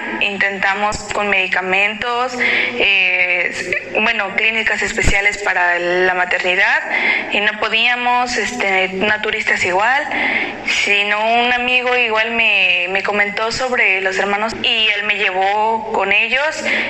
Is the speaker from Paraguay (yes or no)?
no; Veracruz, Mexico; vengo de Veracruz